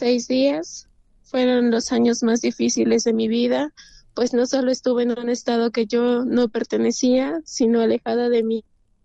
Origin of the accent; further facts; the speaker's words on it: Xalapa, Veracruz, Mexico; Jalapa, Veracruz.